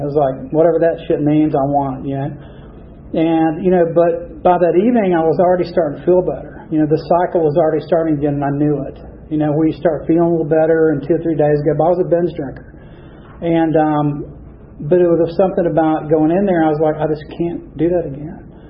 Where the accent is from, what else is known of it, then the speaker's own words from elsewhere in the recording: Marietta, Georgia, United States; born there; But to go back to where I'm from, is I was born in Kennesstone Hospital, which is in Marietta.